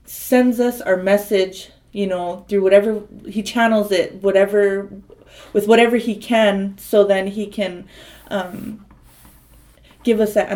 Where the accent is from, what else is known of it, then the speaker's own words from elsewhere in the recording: Fargo, North Dakota, United States; Because, like, I grew up, like, off the reservation for a lot of my life, you know. I grew up mostly in Fargo